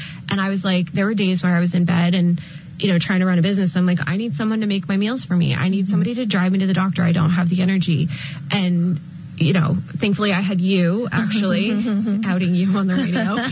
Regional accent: East Coast, United States; I'm so confused because I'm from the East Coast.

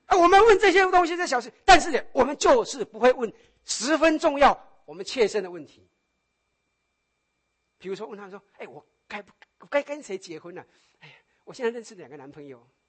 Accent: China; 我们中国人有一句话，他们吃过的盐巴比我们吃过的米还多了

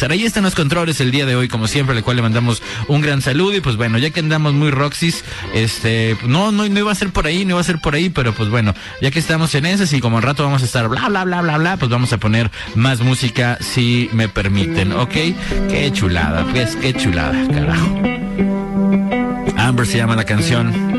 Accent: Guadalajara, Jalisco, Mexico; Tapatíos siendo tapatíos siempre de pues que somos curadores

